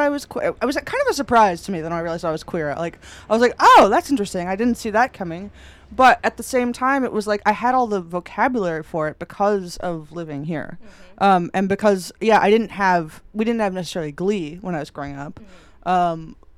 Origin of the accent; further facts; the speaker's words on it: New York, United States; Growing up in New York, I can't imagine.